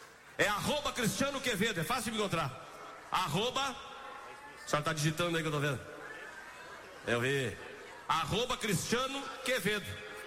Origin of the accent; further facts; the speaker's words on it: Piratini, Rio Grande do Sul, Brazil; No contrabaixo lá da minha terra, Piratini